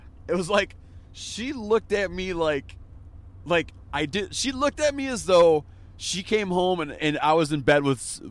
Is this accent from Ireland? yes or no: no; Michigan, United States; I grew up in Michigan. My wife grew up in Michigan as well